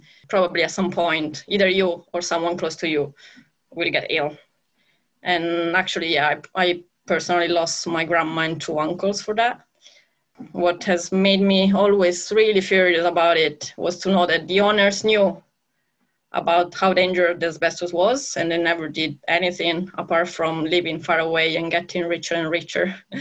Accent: Italy; English is a second language; You might guess from my accent, I'm Italian. I grew up in a small town in the northwest side of Italy.

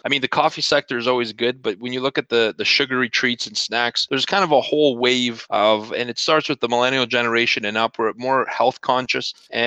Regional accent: Canada; So I'm from Canada, actually. We're located in Toronto

